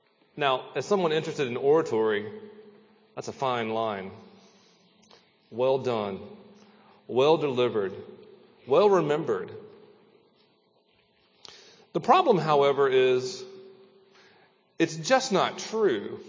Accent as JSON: {"language": "English", "region": "the South", "country": "United States", "said": "I'm from the South. I see snakes all the time."}